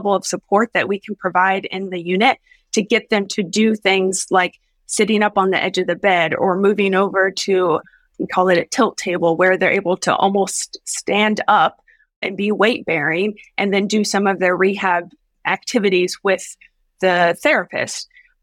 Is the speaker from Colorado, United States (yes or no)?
no; Indiana, United States; moved away as an adult; now in Memphis, United States; I'm not from the Memphis area originally. I grew up in Indiana, did medical school in Indiana, and came down here originally for residency.